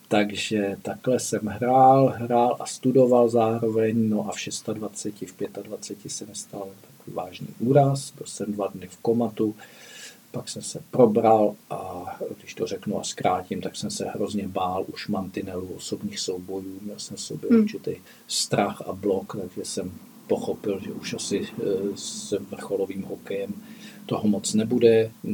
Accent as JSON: {"language": "Czech", "town": "Český Krumlov", "region": "South Bohemian Region", "country": "Czechia", "tie": "born or raised there", "said": "já jsem rodák z Českého Krumlova a zrovna když mi bylo 6 let, tak se tam postavilo kluziště bez střechy"}